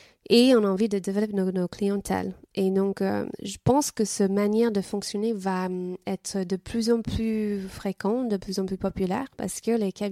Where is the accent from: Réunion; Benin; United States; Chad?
United States; now in France; Mon expérience est qu'en tant qu'Américain, Américaine, les Américains, ou je parle pour les Américains, quand on est en France